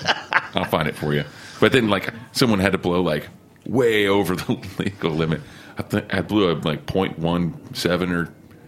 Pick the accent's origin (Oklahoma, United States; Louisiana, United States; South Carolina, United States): Oklahoma, United States; also born or lived in Austin; So I'm from Oklahoma. A lot of people know that. But I spent a lot of my life in Austin